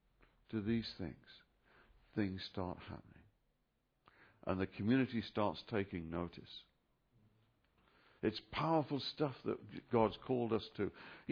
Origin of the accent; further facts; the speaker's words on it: England, United Kingdom; now in Australia; because I'm an Aussie now, no longer a Pom